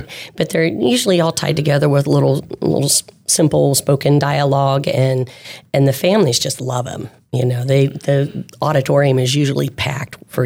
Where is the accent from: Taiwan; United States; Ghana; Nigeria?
United States; Churubusco, Indiana; Well, I grew up in Northeast Indiana in a little town called Cherubusco. I had a wonderful music teachers growing up, and music has just always been a part of my life.